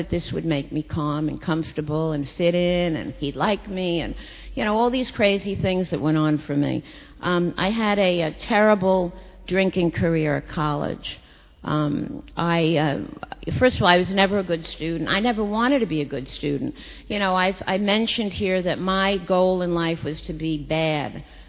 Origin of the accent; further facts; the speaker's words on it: New York City, New York, United States; moved away; I grew up here in New York City